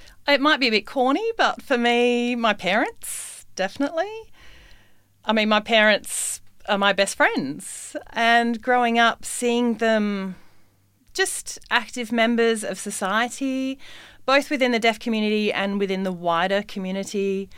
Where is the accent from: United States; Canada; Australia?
Australia; because being an Australian, I could have stayed in Europe, which would have been easier in some ways, but New Zealand and Samoa are, you know, our cousins essentially.